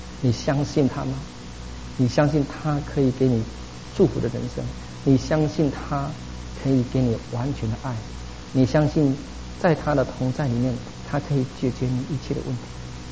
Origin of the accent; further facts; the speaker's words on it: China; 事实上我们中国人一般都是很努力的